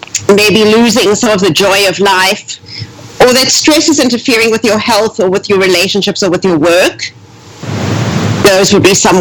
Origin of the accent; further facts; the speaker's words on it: South Africa; I grew up in South Africa. Towards the last years of apartheid.